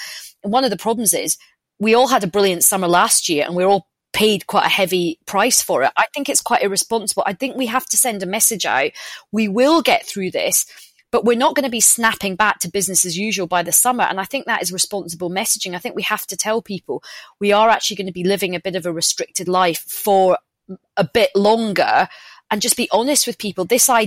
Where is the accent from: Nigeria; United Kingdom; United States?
United Kingdom; Glasgow, Scotland; because I'm Glaswegian and I really don't like the sun.